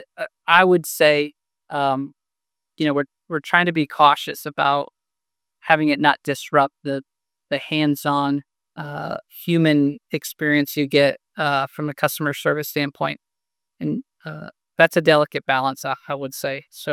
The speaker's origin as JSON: {"language": "English", "region": "Indiana", "country": "United States", "lives_now": "Indianapolis, United States", "said": "I'm from Northern Indiana originally, and didn't move too far south. I'm based out of Indianapolis now, but stayed local."}